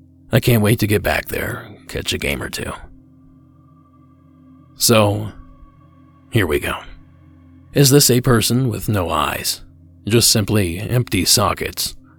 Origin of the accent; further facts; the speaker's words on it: Ohio, United States; let's quickly kick it over to my home state of Ohio.